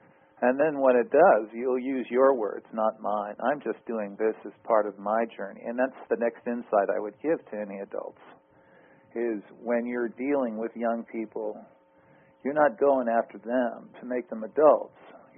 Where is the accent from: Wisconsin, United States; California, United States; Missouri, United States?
California, United States; Long Beach; the school where I grew up in Long Beach, California, Woodrow Wilson High School